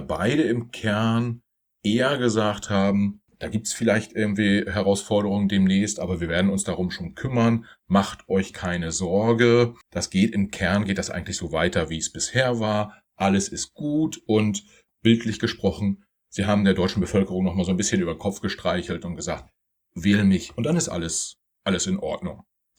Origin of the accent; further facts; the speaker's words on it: Germany; sind wir Deutsche vielleicht auch so ein bisschen selbst dran schuld, an der Situation